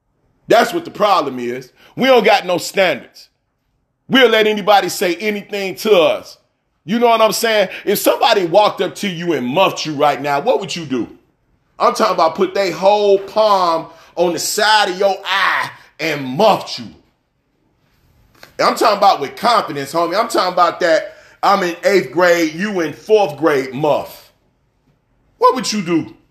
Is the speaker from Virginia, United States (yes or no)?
no; Chicago, Illinois, United States; I think I'm from Chicago, y'all. I'm born and raised in Chicago.